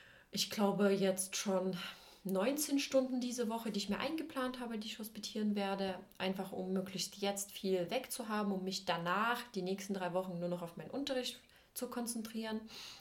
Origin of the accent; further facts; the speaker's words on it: Saxony, Germany; ich bin ja in Sachsen auch zur Schule gegangen